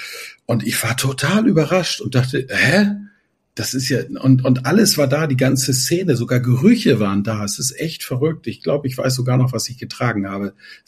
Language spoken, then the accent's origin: German; Northern Germany, Germany; in Plattdeutsch, wo ich groß geworden bin